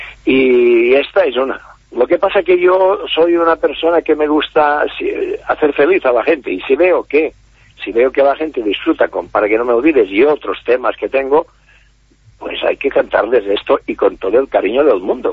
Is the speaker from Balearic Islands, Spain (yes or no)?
yes; Balearic Islands, Spain; first language Catalan; tú sabes que soy de Mallorca, ahí hablamos catalán, mallorquín